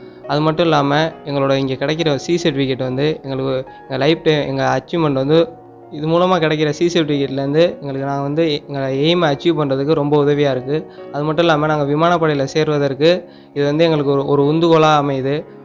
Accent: Pallathuruthi, Tamil Nadu, India; நான் புதுக்கோட்டை மாவட்டம் ஆலங்குடி தாலுகாவில் உள்ள பள்ளத்துருதி கிராமத்திலேருந்து வரேன்.

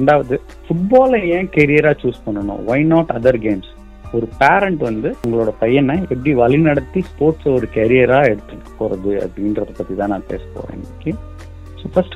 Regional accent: Pudukkottai, Tamil Nadu, India; என்னோட சொந்த ஊர் வந்து புதுக்கோட்டை.

